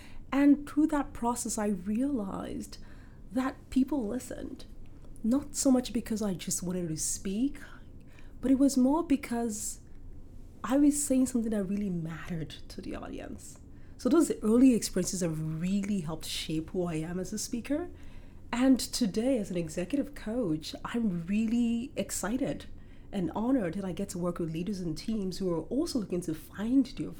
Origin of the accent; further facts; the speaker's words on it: Nigeria; moved away as an adult; now in Canada; I was born and raised in Nigeria.